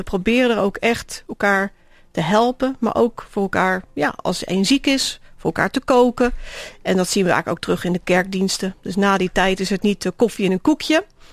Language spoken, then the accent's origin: Dutch; Netherlands; Mijn man komt uit Nigeria en ik kom uit Nederland.